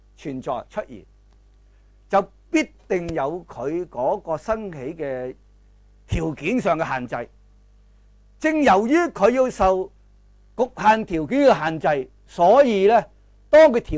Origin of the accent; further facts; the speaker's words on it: China; 咁佢又懂我哋中國人嘅傳統